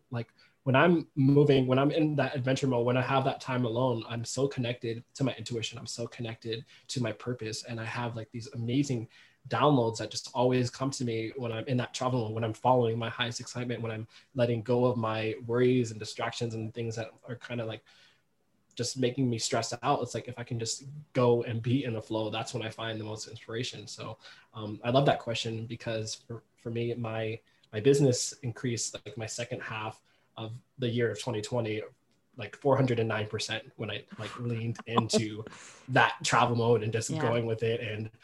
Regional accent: Silver Spring, Maryland, United States; I had been staying in Silver Spring, Maryland, back on the East Coast, like my hometown, for about 6 months.

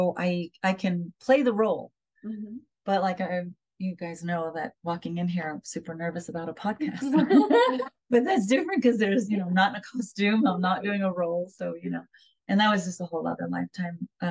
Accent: New York City, New York, United States; So, so we're all from, well, I'm from New York. I'm the first one born. The other 2 were also born in Queens.

